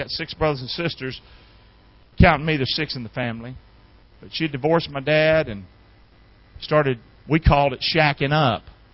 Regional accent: Rockingham, North Carolina, United States; Well, this is my hometown, Rockingham, North Carolina.

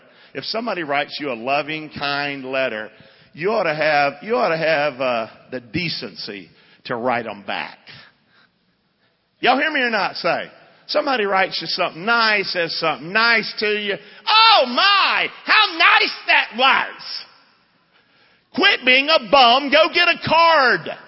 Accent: Rockingham, North Carolina, United States; So here I'm from Rockingham. I never prayed. Never knew anything about prayer.

